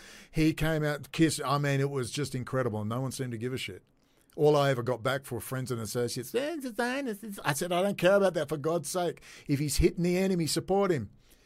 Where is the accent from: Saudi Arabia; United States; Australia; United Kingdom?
Australia; I'm from Australia. We're a barbarian nation, where we used to be.